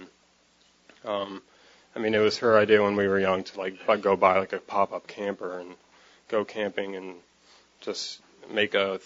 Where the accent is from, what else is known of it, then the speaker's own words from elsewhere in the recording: Buffalo, New York, United States; I was born in Buffalo, New York, December 7th, 1991. I grew up in a very normal family.